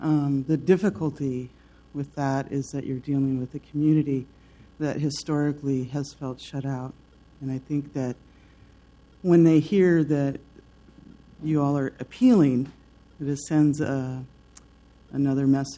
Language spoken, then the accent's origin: English; Portland, Oregon, United States; I'm a born and raised in Portland, Oregon. I always like to say that.